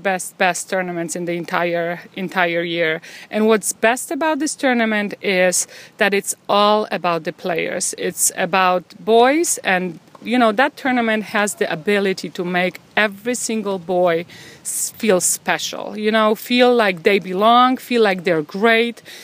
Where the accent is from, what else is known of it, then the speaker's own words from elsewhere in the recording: Chicago, Illinois, United States; now in Boca Raton, United States; Originally, we were in Chicago, but then we moved to Boca Raton, Florida, and right now we came from Boca Raton, Florida.